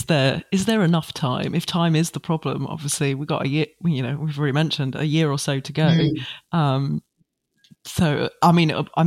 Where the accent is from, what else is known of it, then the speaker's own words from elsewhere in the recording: Australia; as an Australian